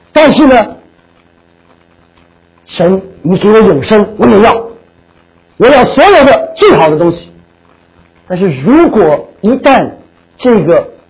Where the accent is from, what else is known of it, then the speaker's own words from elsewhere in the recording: China; now in United States; 我们绝大多数是国内来的人